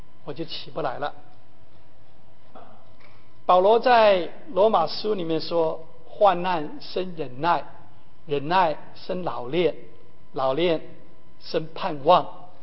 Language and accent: Chinese; Kaohsiung, Taiwan; 我哥哥我岳母他们住在台北，但是我的老家住在高雄，所以我就转往高雄